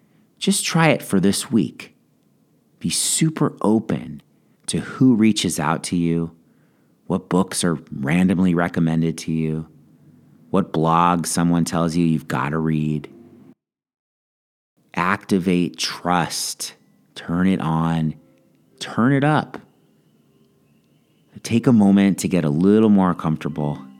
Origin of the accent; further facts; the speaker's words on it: Los Angeles, California, United States; I grew up in Los Angeles, and I remember just before the 1984 Summer Olympics, which were held in Los Angeles